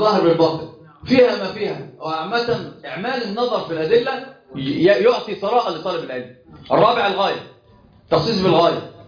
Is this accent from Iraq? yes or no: no; Egypt; إحنا عندنا في مصر يقولون نسيبي.